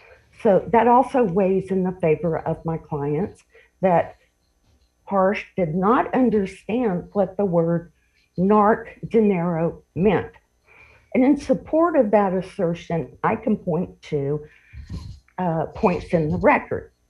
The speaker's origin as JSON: {"language": "English", "region": "Texas", "country": "United States", "said": "I'm from West Texas, so I can't quite speak that fast."}